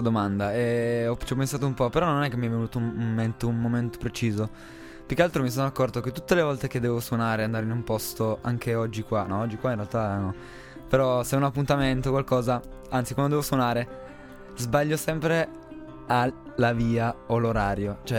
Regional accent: Rivarossa, Piedmont, Italy; Io sono di Rivarossa.

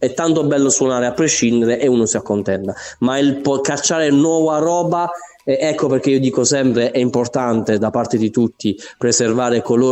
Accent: Apulia, Italy; anche la storia del Gargano e della mia terra in questa maniera

